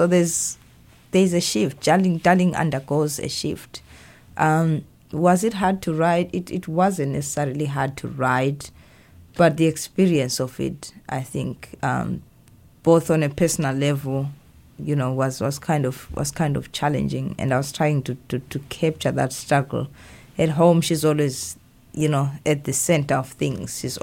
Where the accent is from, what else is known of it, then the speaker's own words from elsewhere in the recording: Zimbabwe; now in United States; I mean, I grew up in Zimbabwe, and what was mostly available was, you know, African literature and British literature.